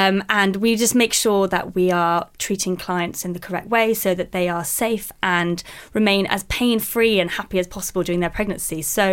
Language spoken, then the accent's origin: English; London, United Kingdom; So I grew up in London, still live in London now.